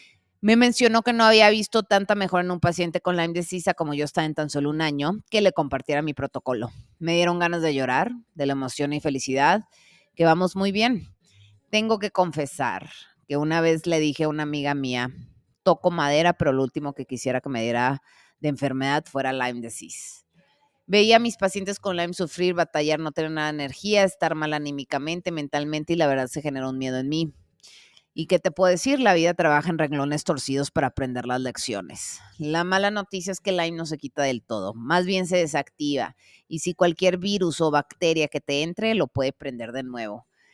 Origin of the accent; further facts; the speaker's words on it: Guaymas, Sonora, Mexico; Por si no sabías, soy de Guaymas, Sonora.